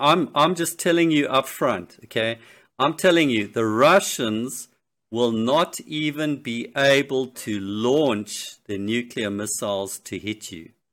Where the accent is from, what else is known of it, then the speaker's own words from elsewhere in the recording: United States; Meanwhile, I'm an American supremacist, okay?